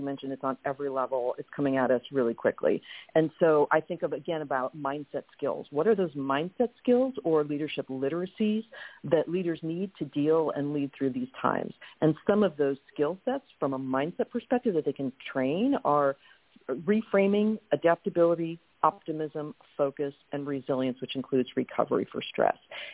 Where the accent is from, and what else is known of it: California, United States; born or raised there; also born or lived in Milan, Italy / Massachusetts